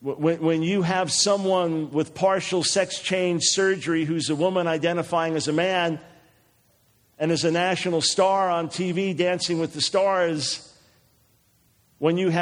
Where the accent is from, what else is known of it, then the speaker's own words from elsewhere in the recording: New York, United States; I say our watch, I'm a New Yorker and on the air on a regular basis every day in New York.